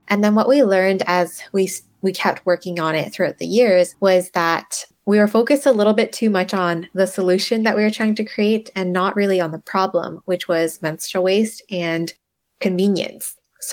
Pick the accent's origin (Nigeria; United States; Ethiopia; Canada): Canada; growing up in Canada, I did have the privilege of like learning a lot from school